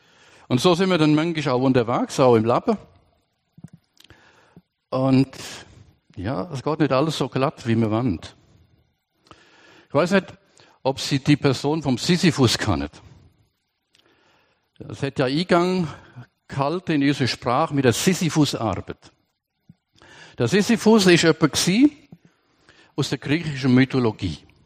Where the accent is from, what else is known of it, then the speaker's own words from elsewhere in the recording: Germany; moved away as an adult; now in Switzerland; Sie ist Schweizerin, ich bin Deutscher. Und aber bin mittlerweile 31 Jahre da in der Schweiz. Ich habe fast so viel Zeit in der Schweiz verbracht wie in Deutschland. Und rede von daher aber auch Schweizerdeutsch.